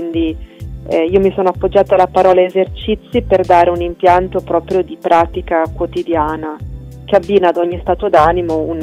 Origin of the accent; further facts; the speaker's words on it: Friuli-Venezia Giulia, Italy; moved away; vengo dal Friuli e abitavo vicino a Erto